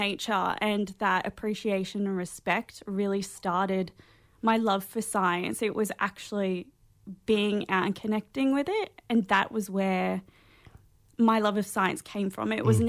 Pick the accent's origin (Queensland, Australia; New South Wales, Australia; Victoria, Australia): Queensland, Australia; Brisbane; So I was born and raised in Meanjin, and know the area very well. So I lived off country, but feel very connected to country.